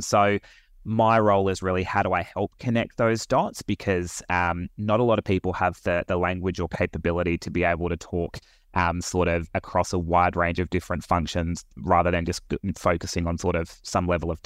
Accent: Perth, Western Australia, Australia; I'm originally from Perth. I grew up as the youngest of three children

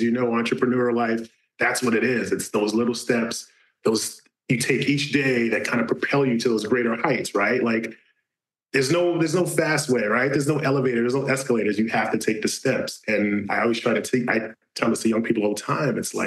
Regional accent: Brooklyn, New York, United States; where I grew up in Brooklyn, there was nothing like that. I didn't see anything.

